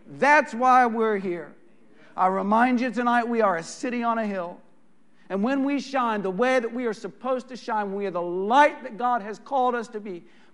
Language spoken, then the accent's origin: English; Texas, United States; By the way, where I grew up in West Texas, we had a name for disinformation.